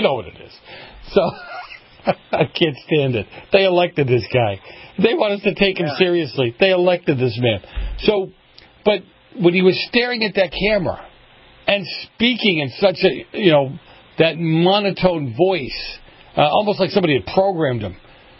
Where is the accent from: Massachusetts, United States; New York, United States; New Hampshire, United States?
Massachusetts, United States; Boston; I come from Boston, so I'm looking at all this stuff.